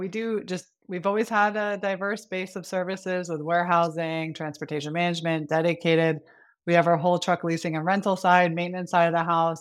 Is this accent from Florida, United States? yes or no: yes; Orlando, Florida, United States; I grew up in Orlando, Florida. So I'm a Floridian.